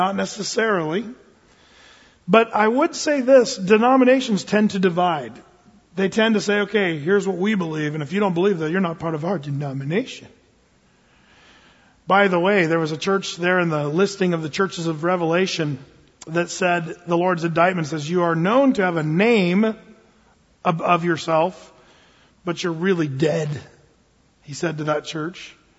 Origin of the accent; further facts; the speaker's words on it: Applegate, Oregon, United States; I come from Applegate, Southern Oregon there